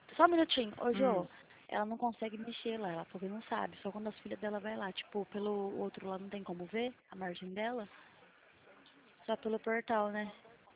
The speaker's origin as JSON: {"language": "Portuguese", "town": "Pirassununga", "region": "São Paulo", "country": "Brazil", "said": "Sou de Pirassununga, interior de São Paulo."}